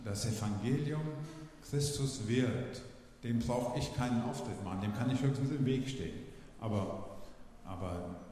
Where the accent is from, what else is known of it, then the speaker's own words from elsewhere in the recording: Hesse, Germany; Ich bin geboren in Oberhessen in der Nähe von Gießen. Das hört man ja auch ein bisschen, wenn man genau hinlauscht.